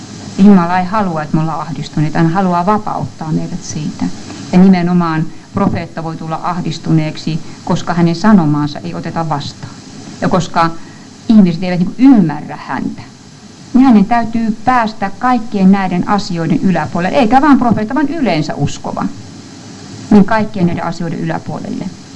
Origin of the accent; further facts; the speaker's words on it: Australia; now in Finland; Ainakin meillä Australiassa, mä en tiedä miten täällä Suomessa suhtaudutaan asiaan